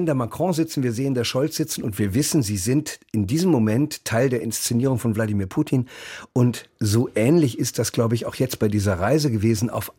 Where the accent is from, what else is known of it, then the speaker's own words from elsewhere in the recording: North Rhine-Westphalia, Germany; Ich komme aus der Nähe von Paderborn.